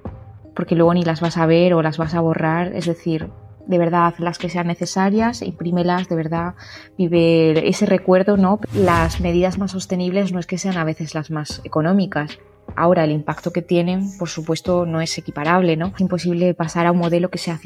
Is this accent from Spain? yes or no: yes; Andalusia, Spain; now in France; yo digamos que soy andaluza, aunque actualmente estoy viviendo en Francia porque es donde tenemos la sede de Cheerz.